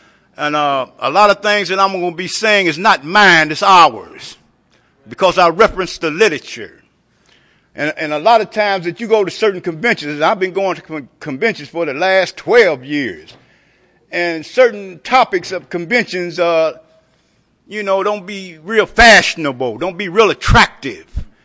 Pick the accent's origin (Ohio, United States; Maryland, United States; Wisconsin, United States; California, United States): Ohio, United States; Dayton; And I'm from the Dayton, Ohio area.